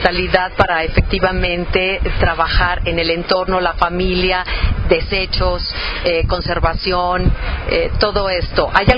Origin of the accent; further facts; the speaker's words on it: Mexico; nosotros en México decimos tú y yo somos un recurso mexicano no renovable.